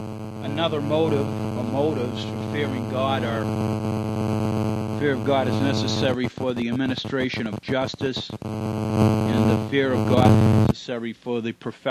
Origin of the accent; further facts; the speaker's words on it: United States; I'm glad that I'm an American, amen.